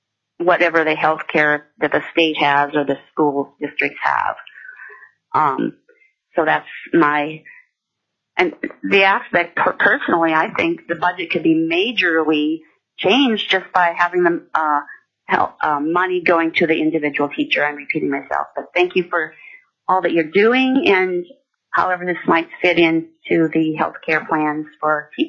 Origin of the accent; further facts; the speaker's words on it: Alaska, United States; I'm from the Mat-Su Valley, and I have not read the bill.